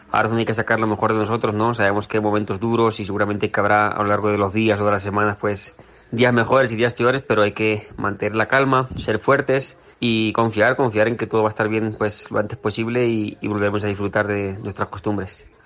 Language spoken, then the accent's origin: Spanish; Osa de Montiel, Castilla-La Mancha, Spain; A todos los paisanos de Albacete, Castilla-La Mancha, de mi pueblo, la Osa de Montiel